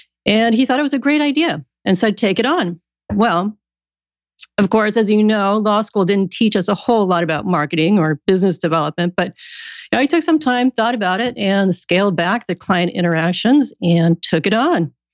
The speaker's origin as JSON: {"language": "English", "country": "Sweden", "tie": "born or raised there", "moved": "as an adult", "lives_now": "San Diego, United States", "said": "I am a Swedish transplant, now living here in San Diego with my husband and daughter, and I grew up in Sweden. I moved over to go to college"}